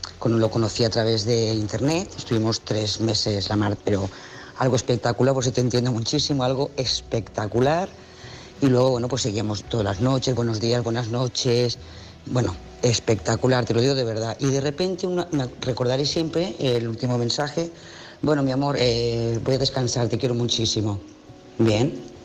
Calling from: Lloret de Mar, Catalonia, Spain; de Lloret de Mar.

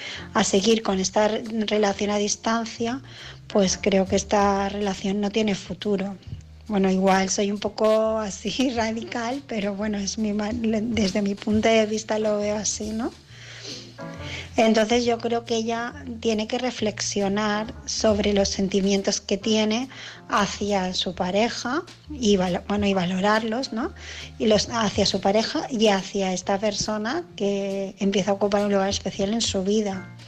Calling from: Barcelona, Catalonia, Spain; de Barcelona

